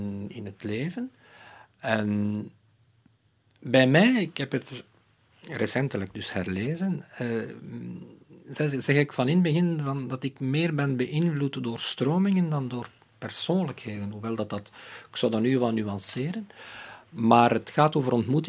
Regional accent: Aalst, Flanders, Belgium; accent: Aalst dialect; first language Aalst dialect; now in Brussels, Belgium; Dat is mijn moedertaal. Ik spreek nog altijd tegen baby's en honden en katten spreken nog altijd Aalsters.

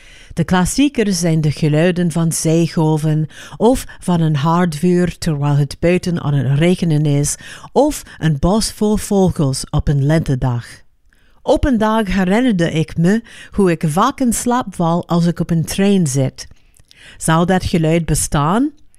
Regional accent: Los Angeles, California, United States; ik ben opgegroeid in Los Angeles, waar drillboren en politiehelikopters normale geluiden waren.

